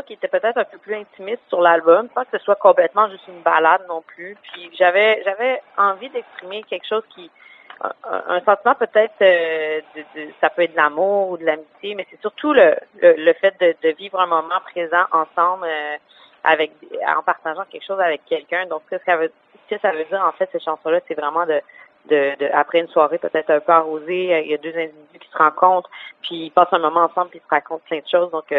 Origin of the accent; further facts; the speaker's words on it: Gatineau, Quebec, Canada; je viens de Gatineau, donc c'est quand même important de toujours revenir chez moi